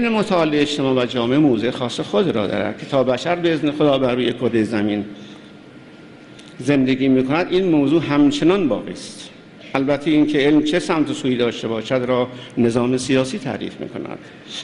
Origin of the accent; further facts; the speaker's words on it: Iran; و به عنوان یک ایرانی تجربه تاریخی زیادی داریم